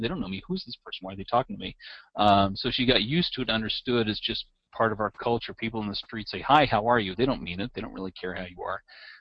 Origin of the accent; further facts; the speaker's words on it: United States; holy am I, arrogant, I'm an American, we know how the world works attitude